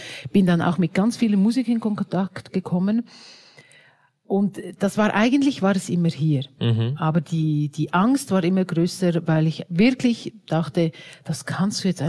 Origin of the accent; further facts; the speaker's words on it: Switzerland; Ja, also ich bin ja Schweizerin